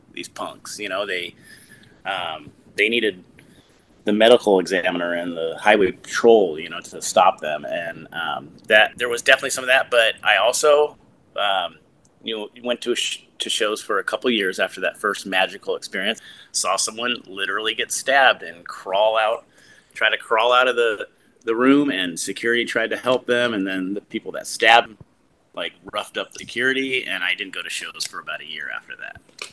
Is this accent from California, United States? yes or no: yes; California, United States; Well, I grew up in the South Bay of Southern California, not Northern California.